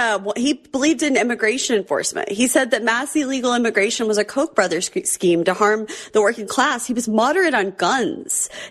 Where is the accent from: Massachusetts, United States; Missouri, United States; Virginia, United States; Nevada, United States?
Missouri, United States; But I love Josh Hawley. We're both from Missouri.